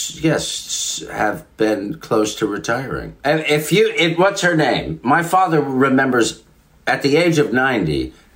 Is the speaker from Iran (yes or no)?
no; Katonah, New York, United States; Yeah, I grew up in Katona. It was a great place to grow up.